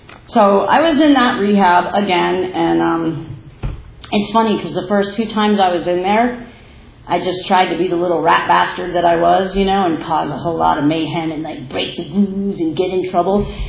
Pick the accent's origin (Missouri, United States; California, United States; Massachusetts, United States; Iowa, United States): Massachusetts, United States; Boston; I was born and raised in Boston. Shout out, Boston Joe.